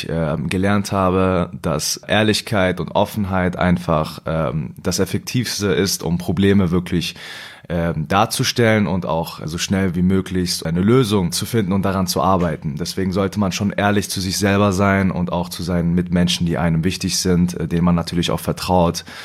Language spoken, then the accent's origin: German; Bad Hersfeld, Hesse, Germany; now in Düsseldorf, Germany; ich bin 21 Jahre alt, lebe in Düsseldorf und ich bin Künstler. Ursprünglich komme ich aus einer Kleinstadt, Bad Hersfeld, ist in der Nähe von Frankfurt und jetzt lebe ich hier.